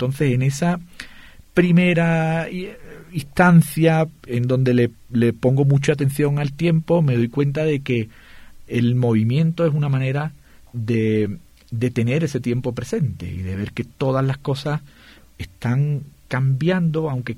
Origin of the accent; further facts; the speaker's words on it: southern Spain, Spain; yo soy del sur de España y me apasiona el flamenco y me apasiona el baile flamenco y la música flamenca